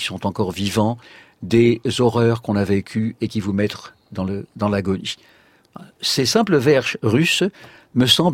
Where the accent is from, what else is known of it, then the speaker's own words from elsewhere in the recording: Tunisia; born there; first language Tunisian Arabic; French is a second language; il y avait l'arabe dialectal tunisien, celui de mon pays natal